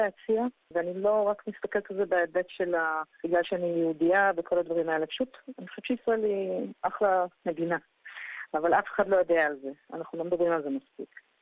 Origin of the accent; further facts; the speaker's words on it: Ramat HaSharon, Tel Aviv District, Israel; also born or lived in England; אני במקור נולדתי באנגליה. ההורים שלי עשו עלייה כשהייתי ילדת קטנה, הייתי בת 5. ולמעשה הם קיבלו את ההחלטה לעבור מאנגליה לישראל עבורי. לאורך השנים גדלתי ברמת השרון בישראל, בקלדות נהדרת. כשהגעתי ככה לגיל הנאורים, הרגשתי קצת בריטית מדי בשביל ישראל.